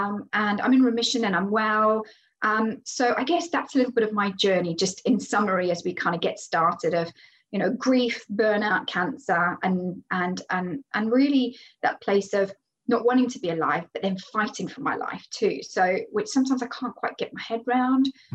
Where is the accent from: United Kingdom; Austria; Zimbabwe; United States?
Zimbabwe; So I am from Zimbabwe, and that's where I was born. So for those of you that don't know, it's in Africa, and it's not South Africa. Lots of people get it confused, and I'm Greek. And we grew up there